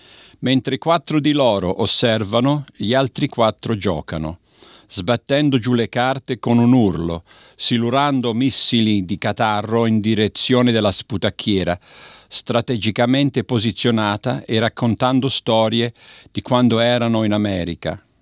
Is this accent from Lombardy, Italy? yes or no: no; San Ginese, Tuscany, Italy; moved away; sono andato al mio paese e mi sono fermato lì per 2 settimane, non mi sono mosso. Non ho fatto altro che delle passeggiate che poi si leggono anche nel libro, le passeggiate che ho fatto nelle varie frazioni, questi ceppi del paese di San Ginese.